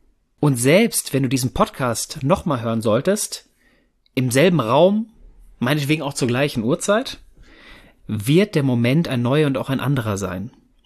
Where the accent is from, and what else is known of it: North Rhine-Westphalia, Germany